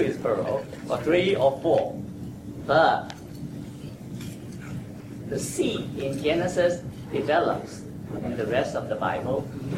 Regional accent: New York, United States; I'm from New York.

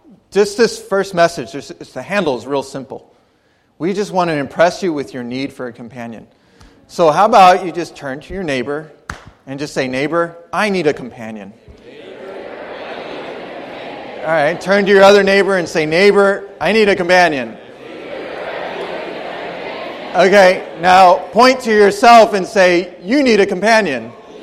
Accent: Arizona, United States; I'm from Arizona. I love the Grand Canyon.

